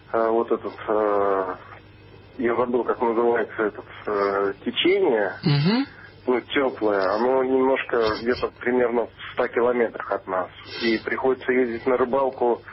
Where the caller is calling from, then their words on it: Florida, United States; да, и я звоню из Америки.